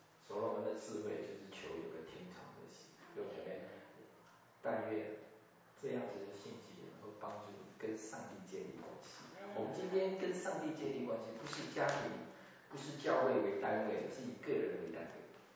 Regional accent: Taiwan; 尽管我们都是在台湾成长，生在台湾，长在台湾

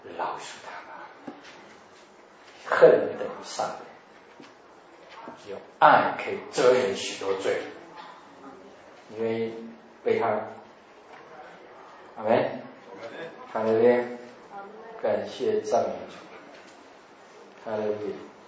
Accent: China; 我们中国人说，哎，吃饱没啊？啊？哎，我们中国人比较实际哈

